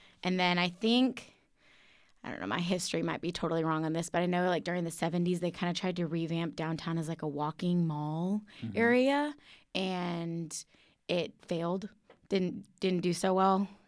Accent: Katy, Texas, United States; now in Waco, United States; I grew up in Katy, but it's weird. I meet people and everybody thinks I'm from Waco.

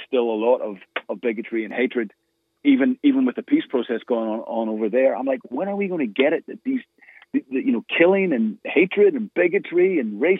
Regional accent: Northern Ireland, United Kingdom; growing up in Northern Ireland in the 70s and 80s, and seeing firsthand, my own family included, what religious bigotry, sectarianism, hatred, and negativity can do to a country

